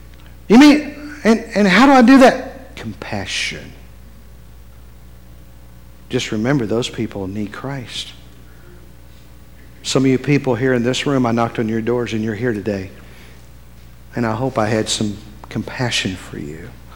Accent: West Virginia, United States; now in California, United States; I'm scared to death because I grew up in West Virginia. We thought California, the whole state was Hollywood.

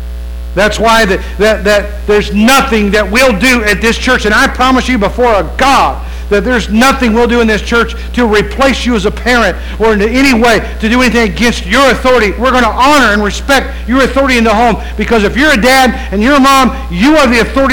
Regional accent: West Virginia, United States; When I grew up, where I grew up in West Virginia, you could go to almost any home.

